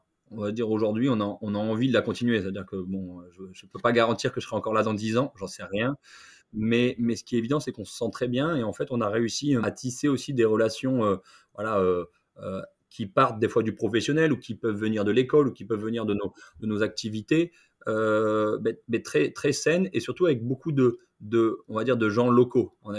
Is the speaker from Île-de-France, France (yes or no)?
no; Lille, Hauts-de-France, France; je viens de Lille, donc à Lille, on est quand même assez connu et réputé, les ch'tis, pour être accueillant